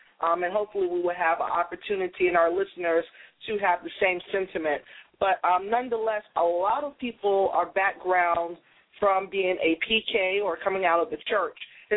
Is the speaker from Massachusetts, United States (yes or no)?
yes; Boston, Massachusetts, United States; now in Virginia, United States; even though I'm not from Virginia, you know, I'm in Virginia, I'm from Boston